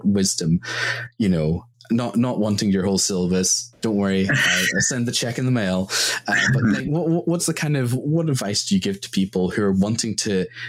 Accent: Northern Ireland, United Kingdom; now in Scotland, United Kingdom; I grew up in Northern Ireland post the Good Friday Agreement, which was the kind of marked ceasefire agreement there.

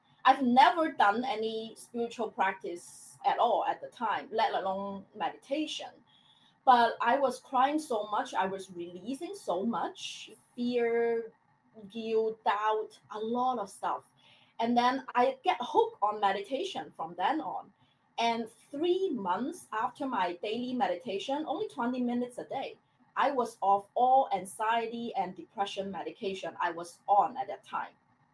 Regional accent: China; English is a second language; moved away as an adult; now in United States; I was born and raised in China and moved to the US for higher degree education.

